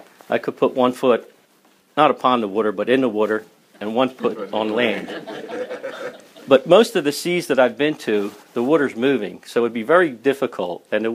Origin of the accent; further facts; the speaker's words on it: Bridgeport, United States; I served as an altar boy growing up in Bridgeport, and my immigrant grandmom from Czechoslovakia even made the outfit that I wore when I would serve Mass.